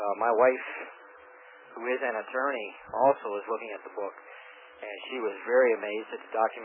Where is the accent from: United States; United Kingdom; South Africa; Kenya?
United States; Confluence, Pennsylvania; Confluence, Pennsylvania.